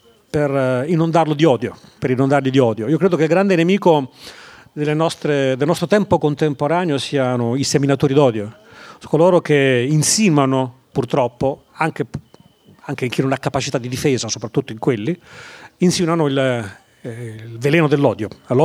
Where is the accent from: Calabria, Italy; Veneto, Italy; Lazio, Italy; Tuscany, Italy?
Lazio, Italy; Rome; born there; io sono nato a Roma, vivo a Roma